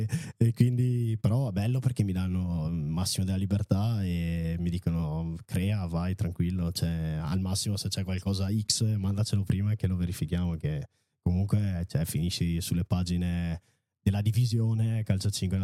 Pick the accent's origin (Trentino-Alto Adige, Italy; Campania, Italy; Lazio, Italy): Trentino-Alto Adige, Italy; Rovereto; Adesso ho 2 negozi a Rovereto e dai, sarà che sono di Rovereto